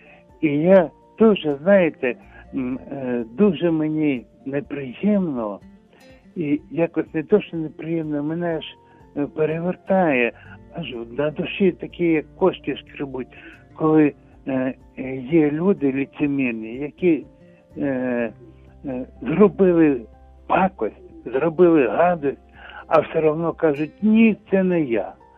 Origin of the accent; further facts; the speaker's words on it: Yenakiieve, Donetsk Oblast, Ukraine; born there; я народився в Єнакіо Донецької області, але там недалеко від Єнакіо було село, де жила моя бабуся по мамі.